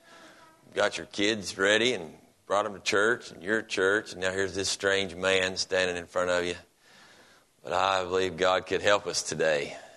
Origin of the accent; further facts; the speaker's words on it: Kentucky, United States; the closer I got to here, the more it was looking like home, because I'm from Kentucky, and so I was swerving around them curves, and it felt good, and up and down hills